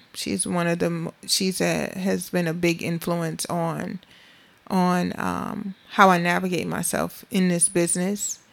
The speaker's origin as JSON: {"language": "English", "town": "Beaufort", "region": "South Carolina", "country": "United States", "tie": "born or raised there", "said": "My why is to give back to my hometown of Beaufort, South Carolina."}